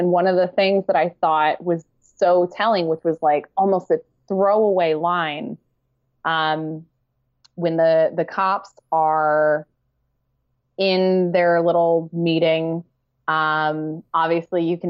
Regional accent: Philadelphia, Pennsylvania, United States; I am from Philadelphia, which also probably explains what we're about to have to talk about with me and Maggie Gyllenhaal, as far as me being a little pugnacious.

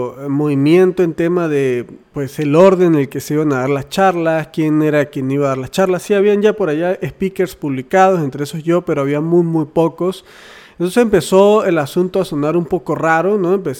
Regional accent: Monterrey, Nuevo León, Mexico; como ustedes saben yo soy de Monterrey, o vivo en Monterrey

